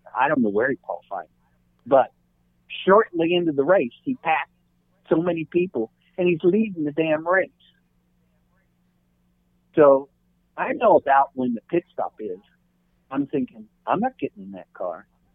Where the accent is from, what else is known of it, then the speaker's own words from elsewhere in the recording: Ohio, United States; I grew up in Ohio, so all my friends come to the race.